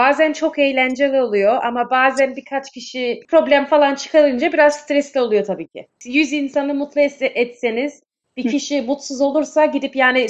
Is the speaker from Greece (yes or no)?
no; Dallas, Victoria, Australia; Avustralya'da doğdum işte. Dallas'ta ya da daha çok bilinen başka adıyla Bramaros tarafında büyüdüm.